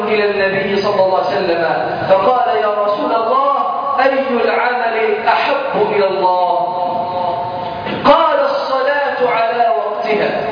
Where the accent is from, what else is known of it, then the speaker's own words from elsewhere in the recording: Egypt; وهو من المدينة المنورة مدرس بالمسجد النبوي الشريف وكان عندنا في مصر ضيفا